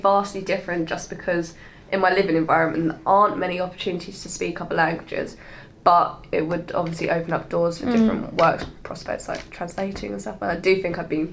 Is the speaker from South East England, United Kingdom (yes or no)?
no; Southend, East of England, United Kingdom; Lived like the majority of my life in Essex, like in Southend, small town.